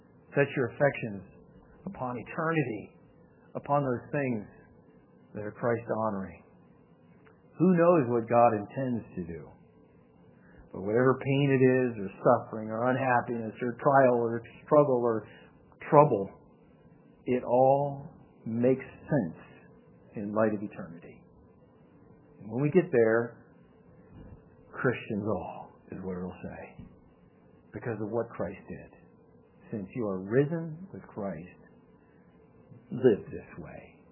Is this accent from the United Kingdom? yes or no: no; United States; born there; because, you know, I'm an American too. I was born here. I love this place. I love being an American.